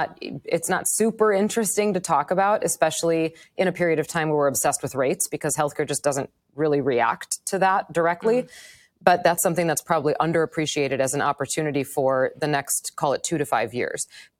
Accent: Wisconsin, United States; moved away as an adult; now in Manhattan, United States; I grew up in Wisconsin. I lived in Wisconsin until I was 32 years old. Much of my family is still there. I now live in Manhattan, and I've been here for almost 8 years.

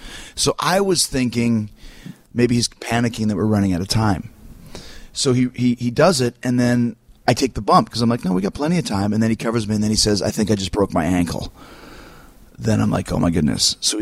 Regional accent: Canada; I'm from Canada.

